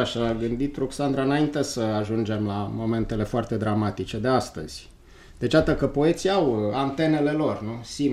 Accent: Brașov, Brașov County, Romania; eu sunt și brașovean, mă simt foarte legat în continuare de acest oraș

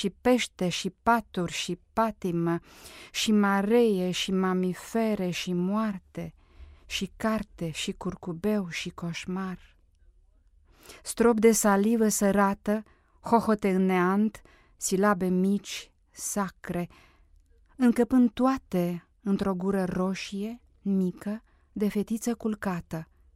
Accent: Bacău County, Romania; born there; m-am născut, de fapt, lângă Bacău, într-un sat unde părinții mei, pe atunci ingineri silvici, lucrau într-o mare pădure

